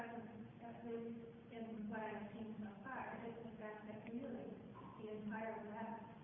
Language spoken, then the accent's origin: English; San Francisco, California, United States; from San Francisco.